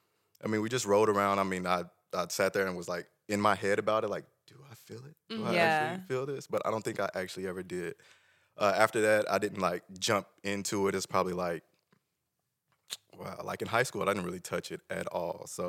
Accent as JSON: {"language": "English", "town": "Tulsa", "region": "Oklahoma", "country": "United States", "said": "I'm originally from Tulsa."}